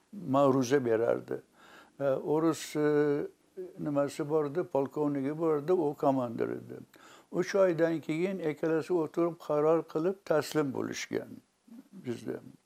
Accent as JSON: {"language": "Uzbek", "town": "Margilan", "region": "Fergana Region", "country": "Uzbekistan", "lives_now": "United States", "said": "Men ta'allutim Marg'ilon."}